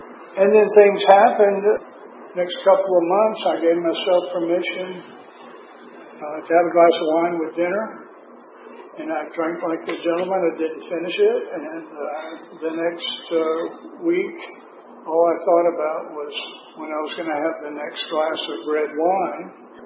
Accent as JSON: {"language": "English", "town": "Atlanta", "region": "Georgia", "country": "United States", "lives_now": "Gainesville, United States", "said": "I told you I was from Atlanta, Georgia. I actually live in Gainesville, Georgia"}